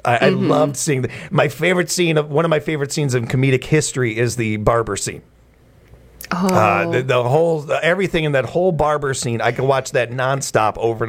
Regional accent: Chicago, Illinois, United States; I am from Chicago.

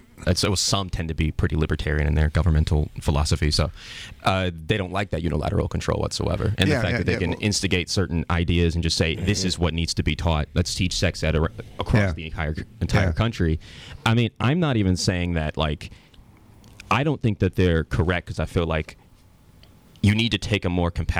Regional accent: Chicago, Illinois, United States; growing up in Chicago, I went through their public education system

